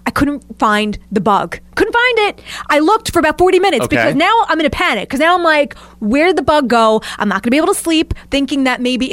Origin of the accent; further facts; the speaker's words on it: Brooklyn, New York, United States; when I grew up in Brooklyn, it was just a bad situation.